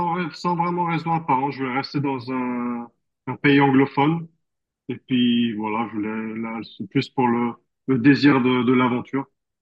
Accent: Lyon, Auvergne-Rhône-Alpes, France; now in Australia; Alors moi, je suis originaire de Lyon à la base.

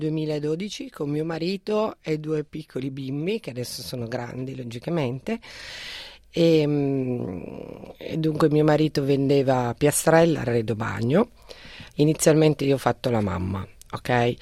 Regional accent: Vesime, Piedmont, Italy; Io sono cresciuta nelle Langhe, a 27 chilometri da Alba, in un paese che si chiama Vesime, e dunque in dialetto piemontese siamo dei langhetti.

